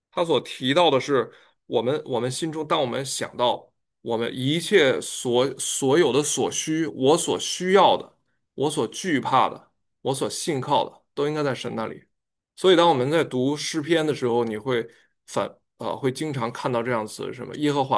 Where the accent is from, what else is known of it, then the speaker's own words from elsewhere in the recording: China; now in United States; 在我们在国内无神论长大